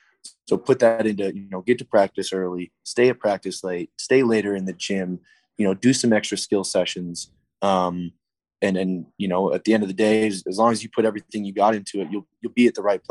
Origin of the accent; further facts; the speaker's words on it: Tucson, Arizona, United States; 5.5 hours away from my hometown in Tucson in San Diego